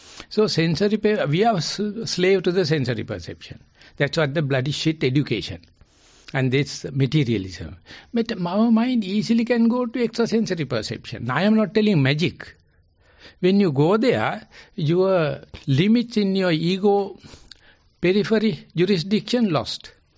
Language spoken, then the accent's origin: English; Sri Lanka; English is a second language; I am just bumpkin from Sri Lanka.